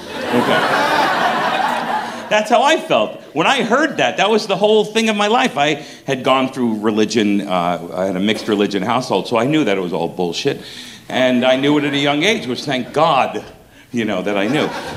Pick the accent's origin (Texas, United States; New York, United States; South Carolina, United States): New York, United States; Brooklyn; So I'm from Brooklyn, New York.